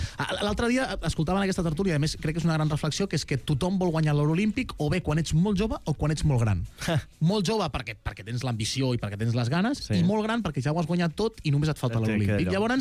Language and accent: Catalan; L'Hospitalet de Llobregat, Catalonia, Spain; No, soc de l'Hospitalet.